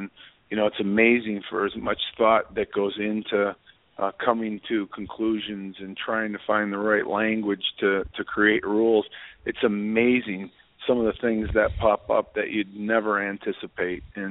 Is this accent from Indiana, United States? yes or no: no; Michigan, United States; I grew up in the Detroit area, and even from being a really young kid, I used to watch CBC and Hockey Night in Canada